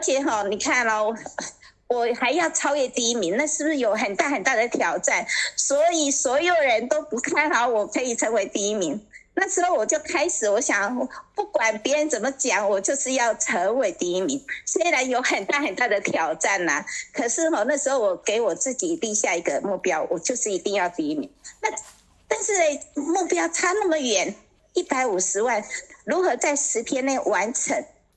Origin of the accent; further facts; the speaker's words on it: Taiwan; 我来自台湾。